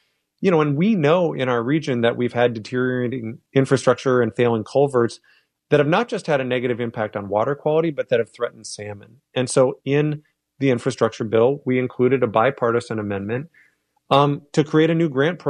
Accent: Washington, United States; I grew up on the Olympic Peninsula. I was in high school when the timber industry took it on the chin.

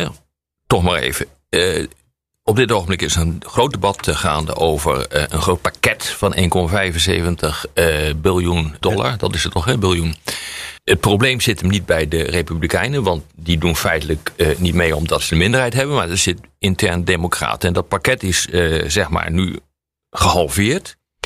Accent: Netherlands; ik ben geen Amerikaan, ik ben een Nederlander en het maakt me niet uit.

